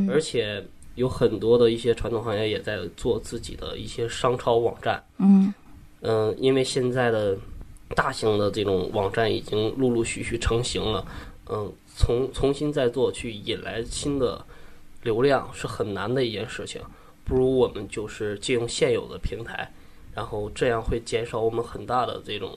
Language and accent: Chinese; Northeast China, China; 对，因为我是东北人嘛，然后可能是整个家庭的教育也有一方面的影响